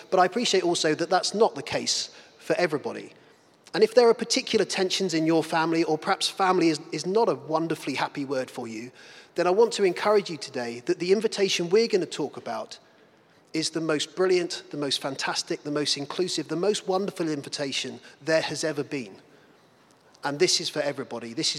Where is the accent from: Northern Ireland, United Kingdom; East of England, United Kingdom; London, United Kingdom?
East of England, United Kingdom; to return home, to my family home, where I grew up in Suffolk